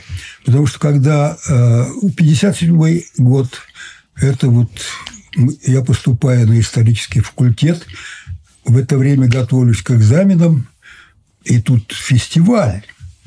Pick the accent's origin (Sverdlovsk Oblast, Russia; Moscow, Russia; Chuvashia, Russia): Sverdlovsk Oblast, Russia; born there; moved away; С Урала. Я родился под Свердловском.